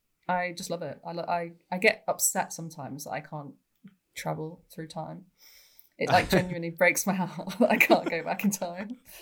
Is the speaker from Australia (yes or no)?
no; Manchester, North West England, United Kingdom; now in Brighton, United Kingdom; I'm from Manchester in the UK. I love football, which is a big thing if you live in Manchester. But I don't live in Manchester anymore. I actually live in Brighton